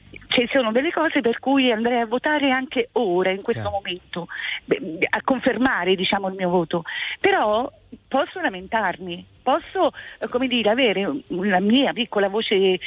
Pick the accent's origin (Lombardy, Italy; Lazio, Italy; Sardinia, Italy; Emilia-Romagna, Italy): Emilia-Romagna, Italy; Forlì; Sono di Forlì